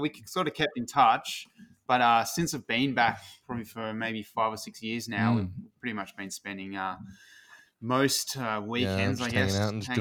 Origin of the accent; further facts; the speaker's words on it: Margaret River, Western Australia, Australia; We are from Margaret River, southwest